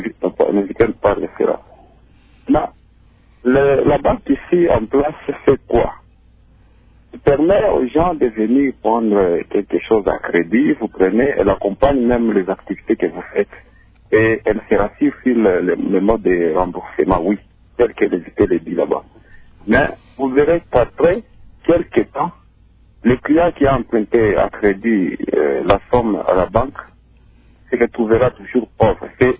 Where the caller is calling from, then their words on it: Lubumbashi, Haut-Katanga, DR Congo; Ici chez nous, à Lubumbashi